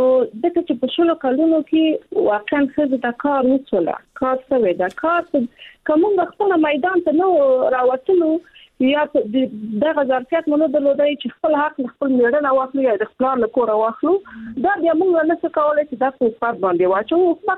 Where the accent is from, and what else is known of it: Afghanistan; born or raised there